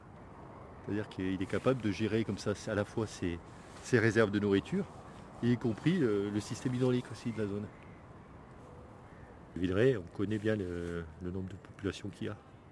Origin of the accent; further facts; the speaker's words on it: Saint-Étienne, Auvergne-Rhône-Alpes, France; je suis venu dans le Rouennais, en fait, j'ai longé la Loire. C'était un milieu que je ne connaissais pas bien. Je suis plus de Saint-Étienne.